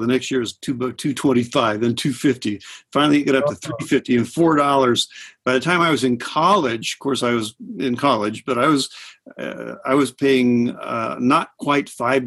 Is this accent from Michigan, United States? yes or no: no; Topeka, Kansas, United States; Oh, well, like I said, I grew up in Topeka. So we had a university there called Washburn University.